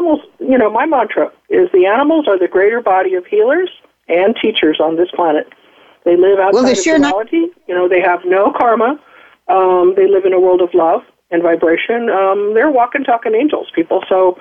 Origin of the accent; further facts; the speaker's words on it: Nebraska, United States; I was raised in Nebraska